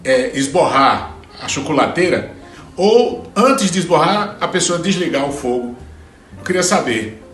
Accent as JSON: {"language": "Portuguese", "town": "Juazeiro do Norte", "region": "Ceará", "country": "Brazil", "tie": "born or raised there", "said": "Então eu cresci vendo isso lá no sertão, sou de Juazeiro do Norte, no Ceará."}